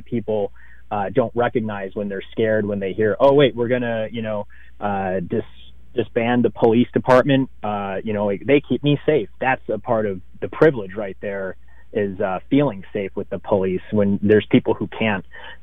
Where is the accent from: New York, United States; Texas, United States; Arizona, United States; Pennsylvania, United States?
Arizona, United States; I grew up in Arizona. I am Latino, of Latino descent, Mexican, Native American heritage.